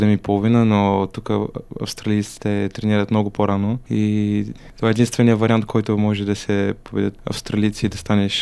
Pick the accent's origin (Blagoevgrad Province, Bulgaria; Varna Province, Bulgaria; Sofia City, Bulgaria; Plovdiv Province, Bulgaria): Plovdiv Province, Bulgaria; Plovdiv; Ами да, от Пловдив съм.